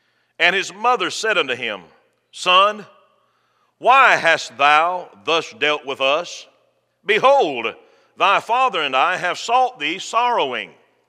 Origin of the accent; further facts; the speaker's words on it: Hoboken, Georgia, United States; now in Folkestone, United States; We are from Hoboken. I've been teaching school there in Hoboken for 20, I think this is my 20th year teaching public school there at Brantley County Middle.